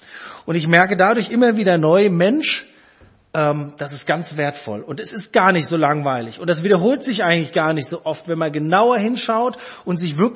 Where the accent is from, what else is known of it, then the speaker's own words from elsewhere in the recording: Frankfurt, Hesse, Germany; Ich bin Frankfurter, das kannte ich.